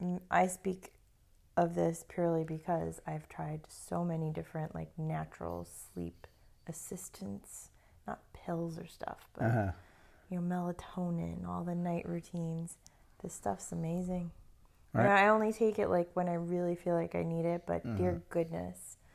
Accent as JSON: {"language": "English", "region": "New England", "country": "United States", "said": "Fall used to be my favorite season when I lived up north. Then I'm from New England."}